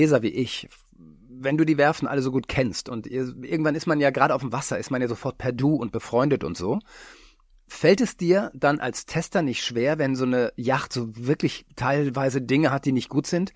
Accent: Kiel, Schleswig-Holstein, Germany; Sage ich als Kieler Jung.

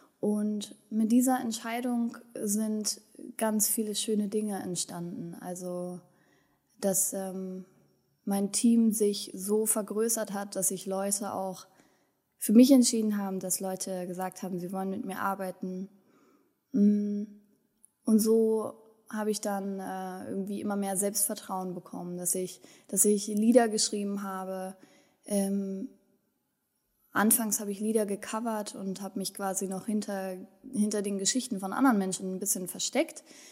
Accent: Berlin, Germany; also born or lived in Wendland; ich bin in Berlin-Kreuzberg groß geworden, in einem besetzten Haus groß geworden. Und ich habe bin dann ins Wendland gezogen, in so einem Hippie-Landkreis groß geworden.

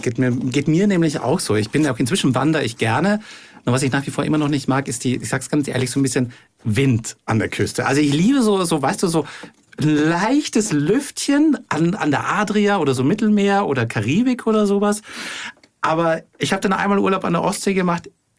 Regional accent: Austria; als Österreicher habe ich nicht so, war ich nicht so oft am Meer.

